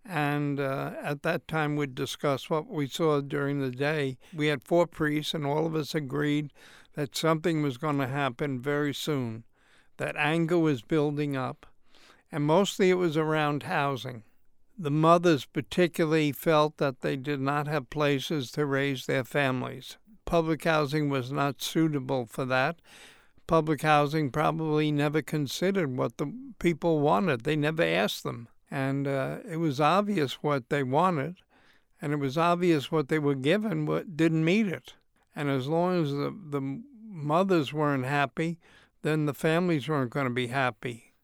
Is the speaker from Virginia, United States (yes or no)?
no; New Jersey, United States; I grew up in Hudson County, and I think I only met about two African Americans in my life.